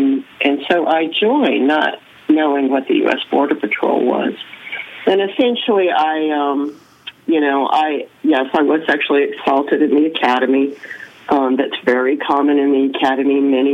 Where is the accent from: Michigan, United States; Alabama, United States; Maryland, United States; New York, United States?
Alabama, United States; but basically, I grew up in Alabama, and my family was rife with brutality and abuse.